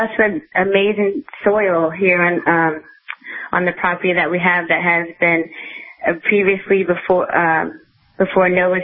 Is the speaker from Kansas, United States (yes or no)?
no; New Jersey, United States; And I grew up in New Jersey, and I always wanted to have just, like, the space to do what I wanted